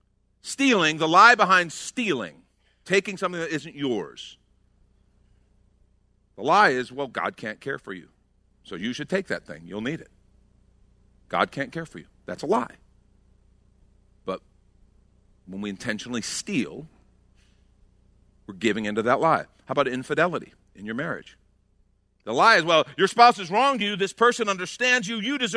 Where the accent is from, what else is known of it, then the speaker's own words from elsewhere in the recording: Illinois, United States; we grew up outside of Chicago. So in the winter, I waited too long to do my chores.